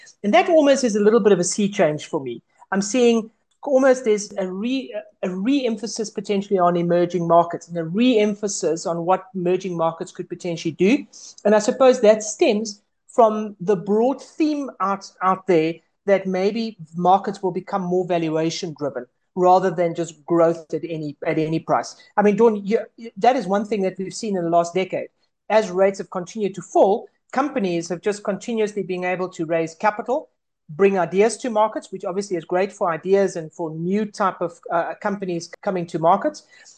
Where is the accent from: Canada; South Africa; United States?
South Africa; we know as South African investors that the JSE has been depressed for a long period of time.